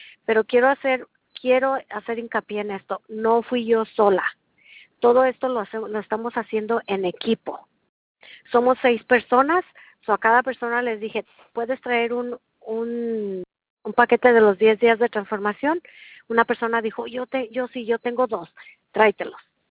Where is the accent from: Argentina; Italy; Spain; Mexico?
Mexico; Era venezolana, le digo, yo soy mexicana.